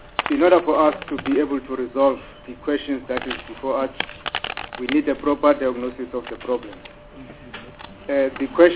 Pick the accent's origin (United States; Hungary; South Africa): South Africa; Eastern Cape; I come from the Eastern Cape